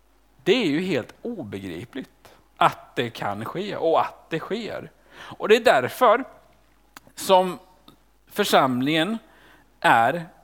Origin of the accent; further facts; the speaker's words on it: Sweden; Men jag är född och uppvuxen här, kommer jag utomlands så inser jag hur otroligt svensk jag är i mitt allt.